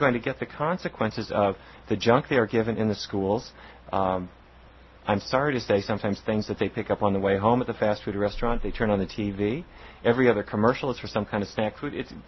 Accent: Fargo, North Dakota, United States; I grew up in Fargo, North Dakota. I come from a cattle ranching family.

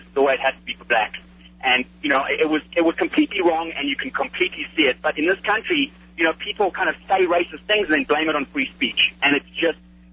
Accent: South Africa; I don't know if you're going to be aware of my accent. I'm from South Africa.

